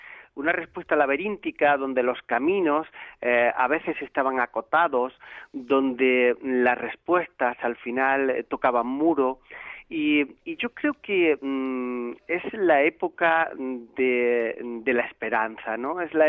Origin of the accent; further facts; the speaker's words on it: Spain; Nosotros somos un pueblo español, europeo, pero somos un pueblo español